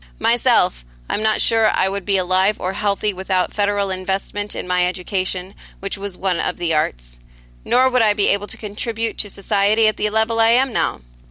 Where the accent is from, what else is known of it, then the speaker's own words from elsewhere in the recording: Norton, Kansas, United States; from Norton, Kansas, and today I'd like to talk about the role of the federal government.